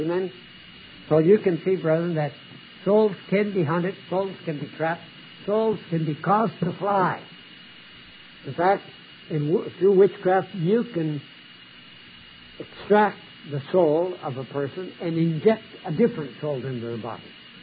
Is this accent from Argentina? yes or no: no; Canada; born there; And I'm not an American citizen. I was born in Canada and never changed my citizenship because my Canadian passport opens doors everywhere.